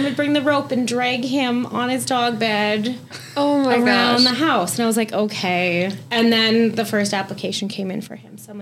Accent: Calgary, Alberta, Canada; I'm from the Calgary area.

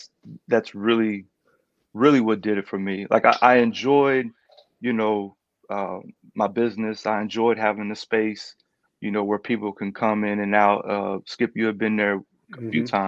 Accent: Clarksville, Tennessee, United States; also born or lived in Fayetteville, North Carolina; I'm from Clarksville, Tennessee. I was actually born in Fayetteville, North Carolina, but my mother and I, we moved here late 80s.

